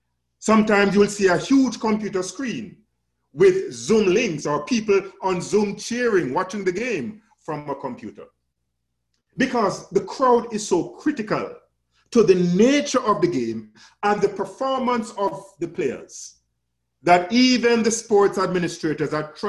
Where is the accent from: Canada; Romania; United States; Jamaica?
Jamaica; especially back home in Jamaica, my home country